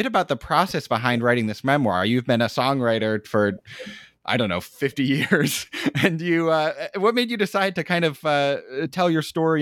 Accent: United States; I get the sense that London in the 1950s was quite different from what I, as an American, think of the 1950s as being like.

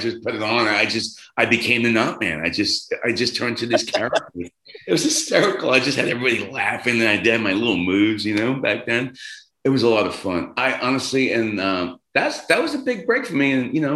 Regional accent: New York City, New York, United States; in the 70s, McClay Avenue, where I grew up in the Bronx, everybody had a muscle car, man.

